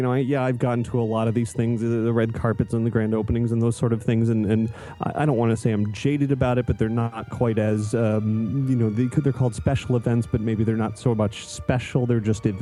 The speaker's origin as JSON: {"language": "English", "region": "Florida", "country": "United States", "tie": "born or raised there", "said": "I mean, I grew up in South Florida. My parents used to take me up here for vacation"}